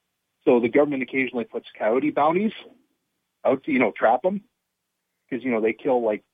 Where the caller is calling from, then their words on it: Canada; Hey, Brian … calling from Canada.